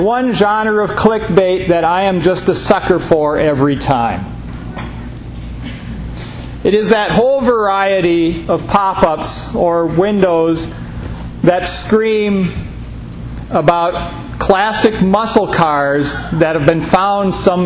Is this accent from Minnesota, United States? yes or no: yes; Mankato, Minnesota, United States; the day after my graduation, I was supposed to travel straight from my hometown of Mankato up to Ketchikan, Alaska.